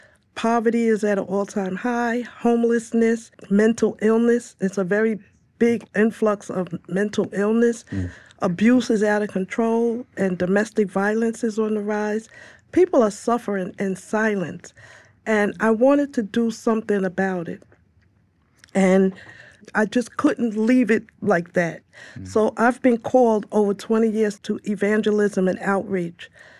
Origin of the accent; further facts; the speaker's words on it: Staten Island, New York, United States; I was born and raised on Staten Island. So for me, it's home and it's very personal. Mm. And I've been here all my life, so all I know is Staten Island.